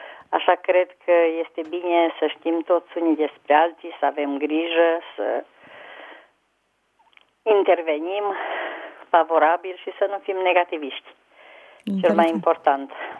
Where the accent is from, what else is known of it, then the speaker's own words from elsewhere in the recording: Teleorman, Romania; vă sunt din Teleorman.